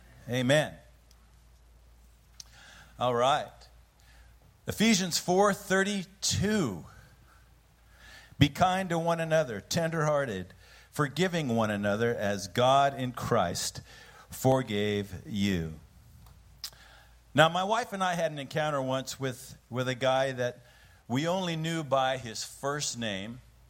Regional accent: Oregon, United States; growing up in Oregon, and I grew up in the country

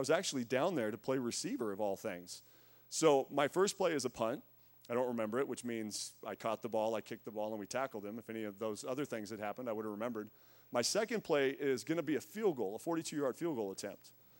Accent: Winston, Oregon, United States; I grew up just outside of Roseburg. I was born in Roseburg. I grew up in Winston, Oregon. Went to Douglas High School, so not far from here

